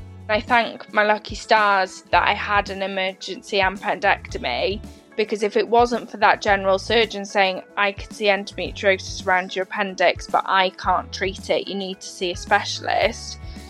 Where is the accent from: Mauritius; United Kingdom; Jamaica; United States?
United Kingdom; Wrexham, Wales; I'm from near Wrexham in North Wales.